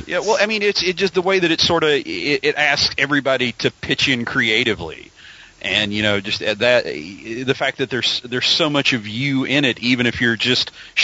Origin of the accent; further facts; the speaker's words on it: Virginia, United States; Well, you know, I'm from Southwest Virginia, so, you know, it's coal mines down there.